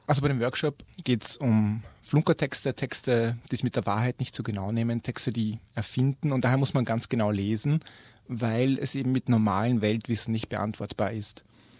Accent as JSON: {"language": "German", "country": "Austria", "said": "wo ich herkomme und ich meinte Austria."}